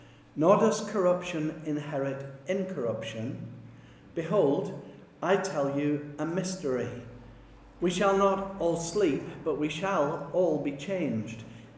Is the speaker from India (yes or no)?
no; York, Yorkshire and the Humber, United Kingdom; I'm originally from York, just outside York across in England